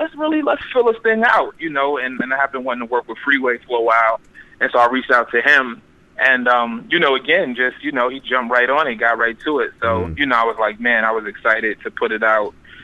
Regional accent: New York, United States

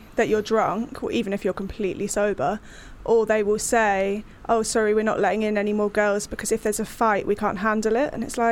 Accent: South West England, United Kingdom; born there; also born or lived in London, United Kingdom; Well, I was born in Cornwall in a little fishing village, so I was obviously the only gay in the village.

